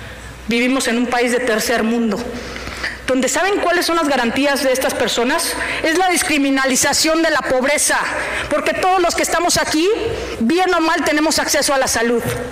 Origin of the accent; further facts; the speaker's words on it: Mexico; Tenemos mucho que trabajar como Estado, como país, como mexicanos.